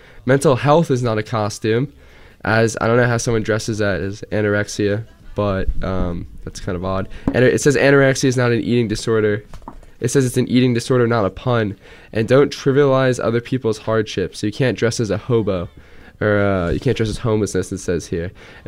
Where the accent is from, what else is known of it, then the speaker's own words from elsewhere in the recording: Scotch Plains, New Jersey, United States; So this kind of relates to my hometown, Scotch Plains, because recently a Native American figure